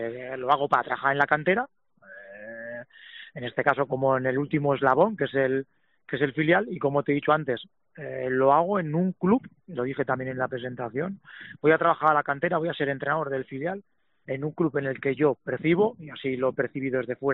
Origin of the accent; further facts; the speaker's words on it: Aragon, Spain; Como aragonés y en este caso pues seguidor un poco del Real Zaragoza